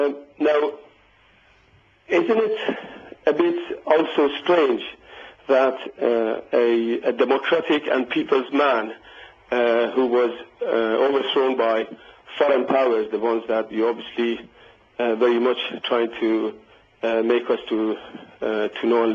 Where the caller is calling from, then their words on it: Newcastle, North East England, United Kingdom; I'm bringing from Newcastle.